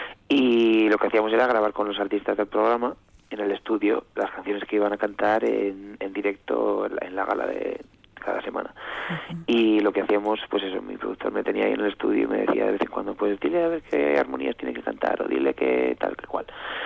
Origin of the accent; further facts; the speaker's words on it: Spain; Pues les digo que vengo desde España, desde un lugar lejano.